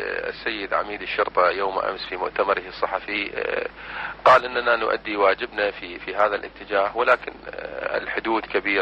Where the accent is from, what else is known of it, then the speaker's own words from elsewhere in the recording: Iraq; ما عندنا في العراق في السابق أنه هناك موانئ أهلية